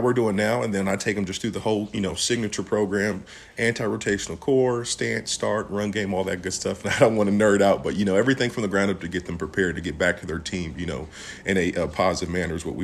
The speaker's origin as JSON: {"language": "English", "town": "Peoria", "region": "Illinois", "country": "United States", "tie": "born or raised there", "said": "I went to a pretty, historic high school in my hometown, Peoria Manual."}